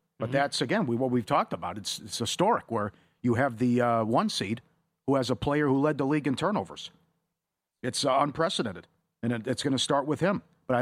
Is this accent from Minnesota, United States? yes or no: yes; Minnesota, United States; And growing up in Minnesota, and we know what's going on, everyone be safe out there.